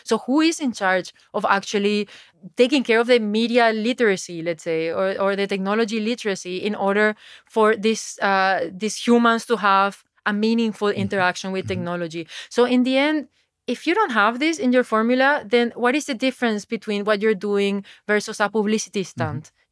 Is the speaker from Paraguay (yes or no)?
yes; Paraguay; because I'm originally from South America and from Paraguay